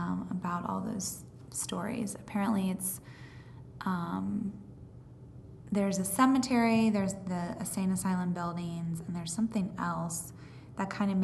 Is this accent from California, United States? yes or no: no; Ohio, United States; I'm from Ohio